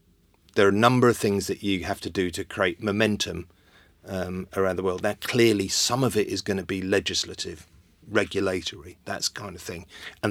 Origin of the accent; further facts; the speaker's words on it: London, United Kingdom; I grew up in North London. My family were all Welsh, so we're sort of outsiders.